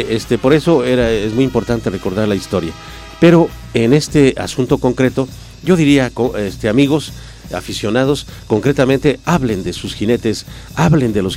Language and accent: Spanish; Oaxaca, Mexico; esa historia nos dice que existimos como pueblo mixteco, como oaxaqueños, como mexicanos.